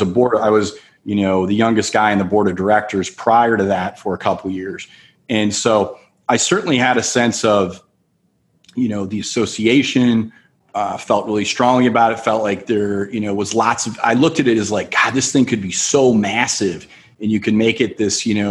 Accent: Michigan, United States; I'm certainly not from DC. And, you know, I grew up in Michigan and came from, you know, background of shooting and hunting.

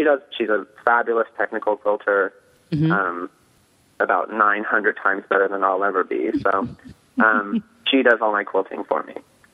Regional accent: Pennsylvania, United States; Well, I'm from Pennsylvania, and I grew up about 2 hours from Lancaster County, which obviously is a hotbed of quilting.

